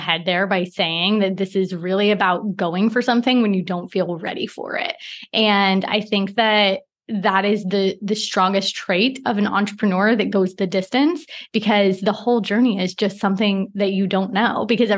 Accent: Portland, Oregon, United States; also born or lived in Singapore; now in Mauritius; Even though I'm from Portland, Oregon, we, before I started my business, had each a decade long career teaching in high profile international schools around the world.

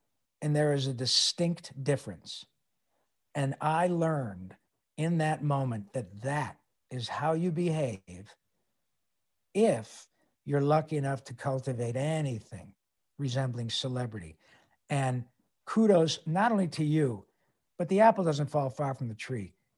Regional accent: Detroit, Michigan, United States; as I grew up in Detroit

